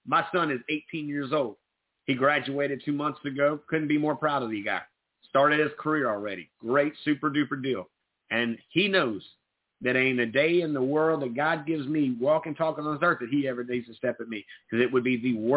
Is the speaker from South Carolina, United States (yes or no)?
yes; Myrtle Beach, South Carolina, United States; And, guys, look, I grew up in Myrtle Beach.